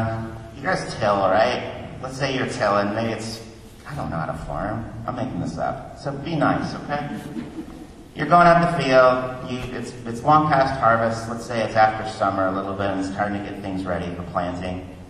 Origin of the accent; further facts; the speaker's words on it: Kansas City, Missouri, United States; I've been in Baptist churches. I grew up in Kansas City, Missouri.